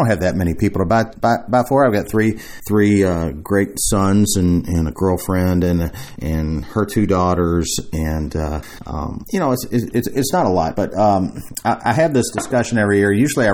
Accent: Louisville, Kentucky, United States; in the life of Louisville, Kentucky, my hometown.

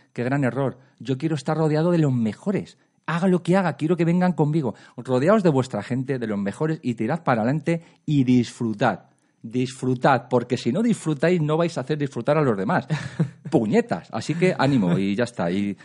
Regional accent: Madrid, Community of Madrid, Spain; Pues yo, bueno, físicamente yo soy de Usera. Es decir, yo nací en Usera. Luego he dado muchas vueltas por el mundo, pero al final sabéis que vuelves al viejo barrio y que decís, somos gente de barrio.

